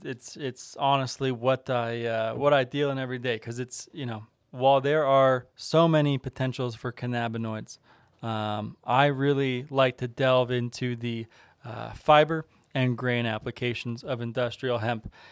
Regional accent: Colorado, United States; I know I'm from Colorado. It's the most Colorado thing you can possibly say.

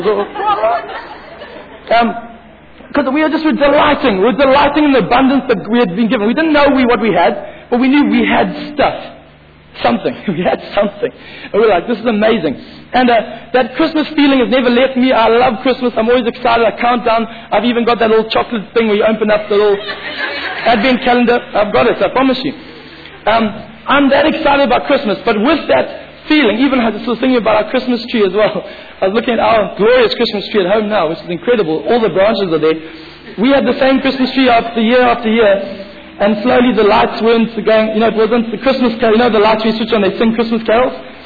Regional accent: Zimbabwe; We grew up in Zimbabwe with minimal funds, with minimal things, but we made it work.

